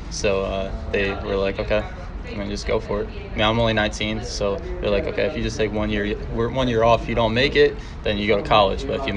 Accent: Aurora, Ohio, United States; also born or lived in Indianapolis; I'm from Aurora, Ohio. It's like 30 minutes away from Cleveland. Small town.

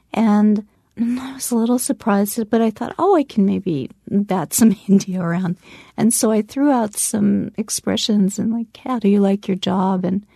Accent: New York, United States; I got there as a New Yorker where everything is scheduled, everything.

